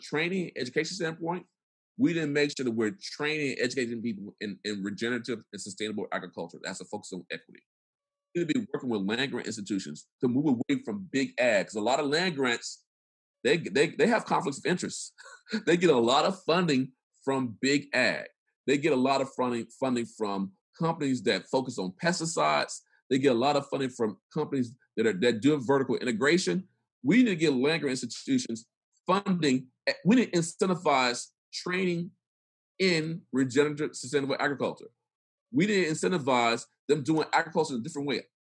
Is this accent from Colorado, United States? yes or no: no; Mississippi, United States; I'm from Mississippi. Mississippi is an agricultural state, right?